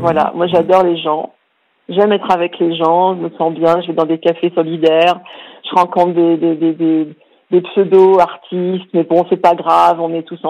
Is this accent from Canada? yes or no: no; Paris, Île-de-France, France; Ah oui, on est tous de Paris. On est tous nés dans le 14e arrondissement.